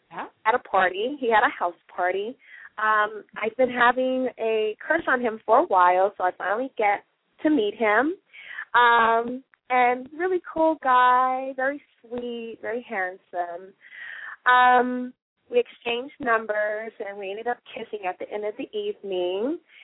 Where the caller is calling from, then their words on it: San Antonio, Texas, United States; I'm calling from San Antonio, Texas.